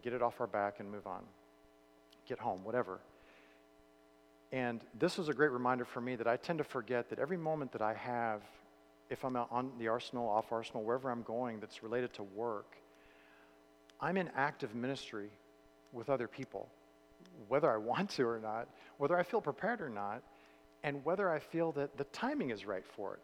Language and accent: English; Florida, United States; So I'm originally from Central Florida, and there's a huge church there called First Baptist Church of Orlando.